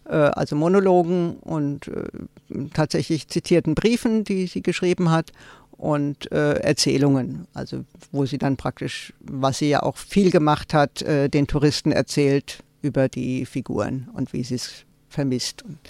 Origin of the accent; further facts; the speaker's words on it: Tübingen, Baden-Württemberg, Germany; in Tübingen, weil es einfach meine alte Heimat ist